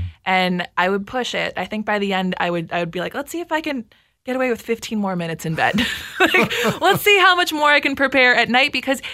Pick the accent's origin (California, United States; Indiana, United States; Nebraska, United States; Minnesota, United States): Minnesota, United States; Wayzata; I'm originally from Wayzata, Minnesota.